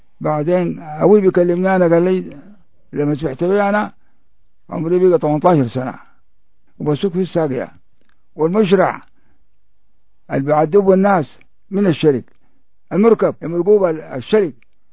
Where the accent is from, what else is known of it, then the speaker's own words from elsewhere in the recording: Al Jereif West, Khartoum, Sudan; قلت له أنا من الجريف الغربي